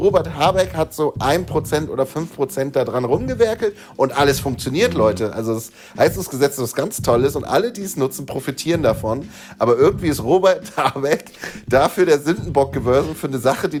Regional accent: East Germany, Germany; born there; ich komme aus diesem Stadtteil, der blau ist, und ich bin gebürtiger Ossi.

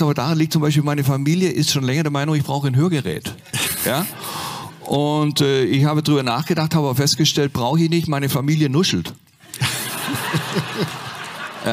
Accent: Nürtingen, Baden-Württemberg, Germany

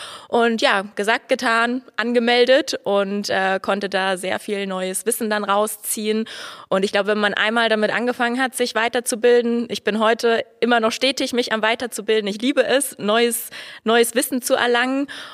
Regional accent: Saarland, Germany; now in Freising, Germany; Ich wohne in Freising, komme aus dem Saarland.

